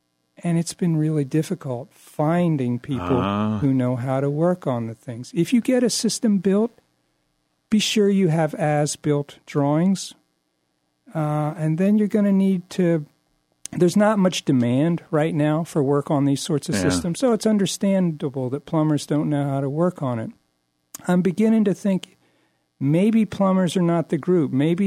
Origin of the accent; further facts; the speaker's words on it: Maryland, United States; You know, I grew up in Maryland. We got rain in the summer.